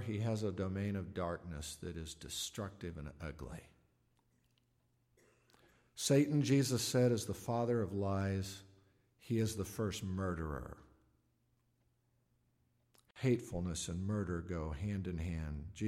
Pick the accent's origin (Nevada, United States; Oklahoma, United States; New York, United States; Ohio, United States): Oklahoma, United States; Tulsa; the Baptist church I grew up in Tulsa